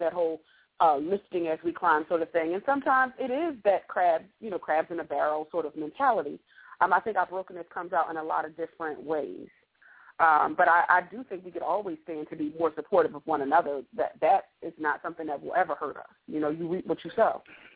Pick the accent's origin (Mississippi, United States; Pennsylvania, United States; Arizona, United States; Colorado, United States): Pennsylvania, United States; Philadelphia; I'm from Philadelphia. We both went away to college, both went to historically black colleges.